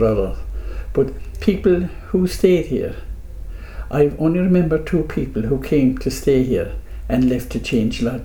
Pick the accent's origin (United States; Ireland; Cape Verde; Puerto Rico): Ireland; Bantry, Munster; I was originally from Bantry, and the home place was sold, so this was my home.